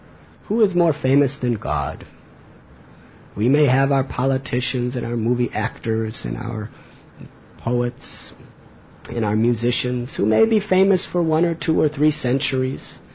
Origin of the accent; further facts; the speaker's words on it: United States; It's not so famous. I'm American.